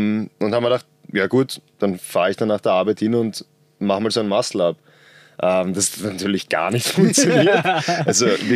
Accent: Vienna, Austria; Genau, bin aus Wien, ja, geboren und noch immer.

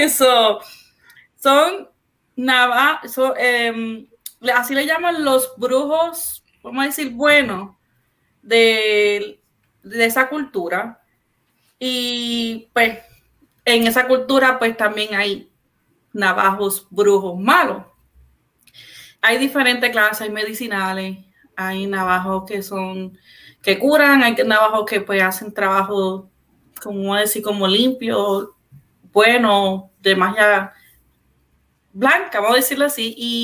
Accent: Puerto Rico; en el lado acá como puertorriqueño

